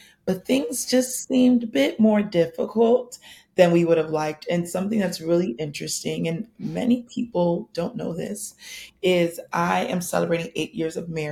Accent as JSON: {"language": "English", "country": "Nigeria", "said": "Yeah, so I remember my parents, they are immigrants. I am Nigerian, and they immigrated to this country"}